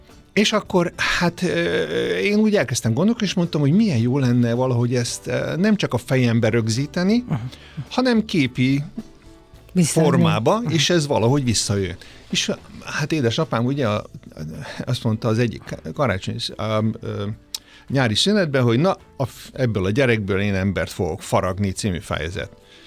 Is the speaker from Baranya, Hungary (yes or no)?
yes; Pécs, Baranya, Hungary; Én mivel pécsi vagyok, tehát ott is volt egy-két ilyen együttes